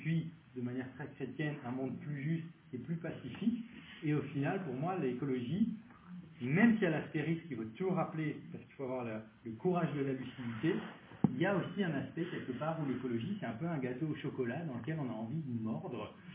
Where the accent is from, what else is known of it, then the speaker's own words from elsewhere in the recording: Strasbourg, Grand Est, France; Moi je viens de Strasbourg, en Alsace